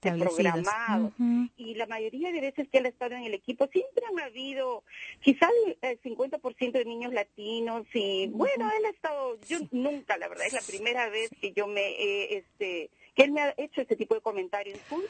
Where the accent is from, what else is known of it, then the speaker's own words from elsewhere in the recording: Peru; moved away; En casa solamente le hablamos español, él ha estado, nosotros somos peruanos, mi esposo y yo, mis dos hijos han nacido acá, pero a los dos los he llevado al Perú